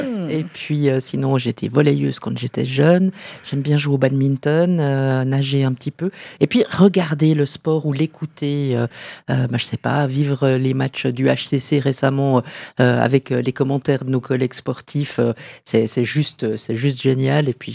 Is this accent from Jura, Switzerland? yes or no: yes; Jura, Switzerland; Et puis, je suis jurassienne